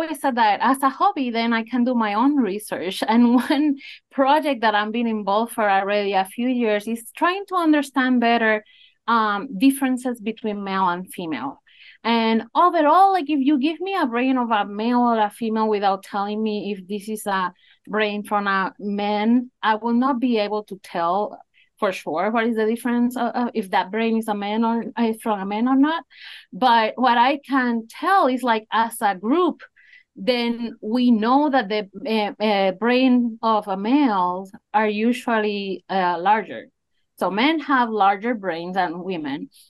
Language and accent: English; Puerto Rico; I am Puerto Rican, so I grew up in Puerto Rico. I did my studies there in biology